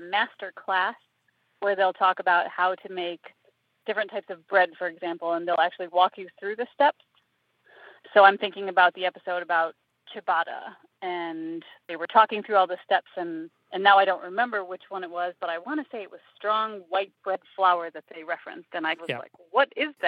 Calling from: Kalamazoo, Michigan, United States; I'm calling from Kalamazoo, Michigan.

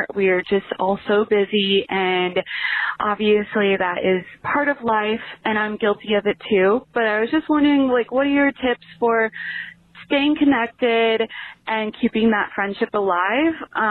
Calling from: Lincoln, Nebraska, United States; I am calling from Lincoln, Nebraska

